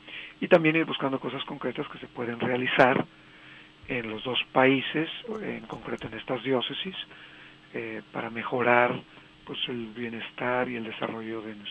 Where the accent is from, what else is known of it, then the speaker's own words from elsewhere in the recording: San Luis Potosí, Mexico; moved away; yo soy del estado de San Luis Potosí, pues hemos sido parte de esa emigración